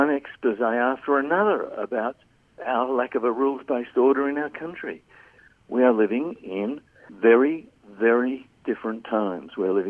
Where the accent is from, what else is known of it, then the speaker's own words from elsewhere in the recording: Australia; Because I'm Australian.